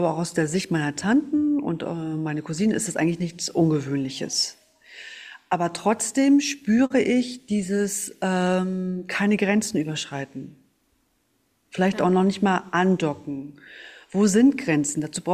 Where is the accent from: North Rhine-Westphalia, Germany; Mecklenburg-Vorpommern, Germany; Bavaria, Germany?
Mecklenburg-Vorpommern, Germany; Ich komme von Rügen, ne? Ich bin auf Rügen aufgewachsen, im Norden Deutschlands und in einem Matriarchat, denn meine Mutter plus 5 Tanten und meine Oma.